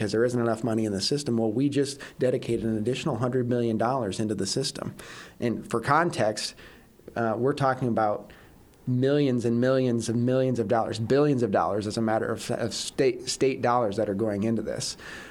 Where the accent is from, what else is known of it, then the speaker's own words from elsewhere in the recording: Hawarden, Iowa, United States; I grew up in Haywarden, which is in the far northwest corner of the state